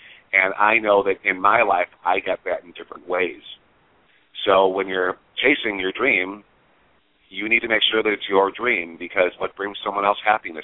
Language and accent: English; Midwest, United States; I'm German from the Midwest, Roy. We don't make rash decisions.